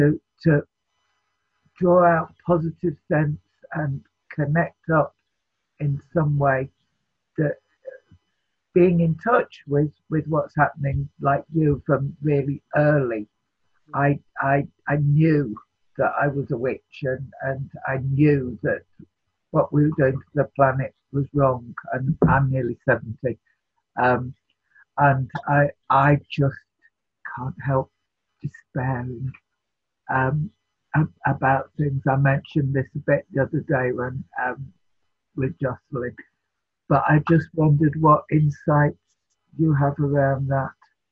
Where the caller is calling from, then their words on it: Hebden Bridge, Yorkshire and the Humber, United Kingdom; Susanna, I'm in Hebden Bridge. Heard of that?